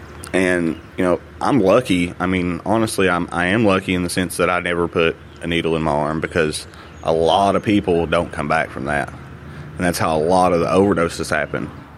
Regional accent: Wise, Virginia, United States; I'm originally from Wise. I grew up there my whole life.

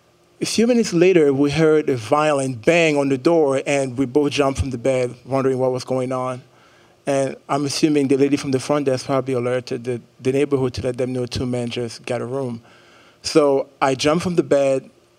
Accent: Cameroon; moved away as an adult; now in United States; I'm 23 years old. I moved to the United States about 4.5 years ago for grad school, as she mentioned. I was born and raised in Cameroon, a country in Central Africa

